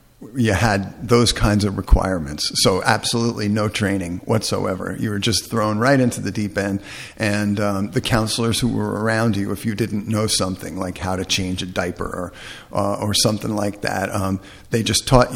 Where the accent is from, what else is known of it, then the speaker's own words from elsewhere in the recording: Florham Park, New Jersey, United States; Now, I grew up in Florham Park, New Jersey, which is a very suburban town, not the kind of place you really associate camping and wildlife and outdoorsy kinds of stuff